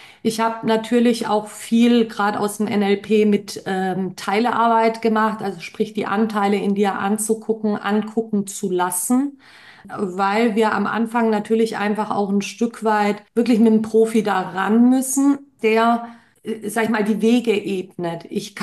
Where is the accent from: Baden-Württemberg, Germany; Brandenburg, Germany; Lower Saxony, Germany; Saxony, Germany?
Baden-Württemberg, Germany; ich komme aus dem Schwabenland, einfach auch ein bisschen knausrig bin.